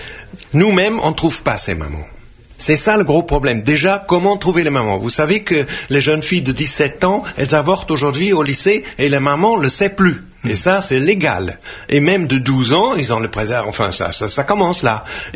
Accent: Germany; French is a second language; Parce que là, en Allemagne, vous savez bien que je suis allemand.

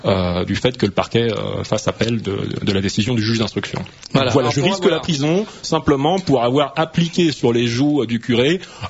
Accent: France; Français qui tient quand même au patrimoine historique

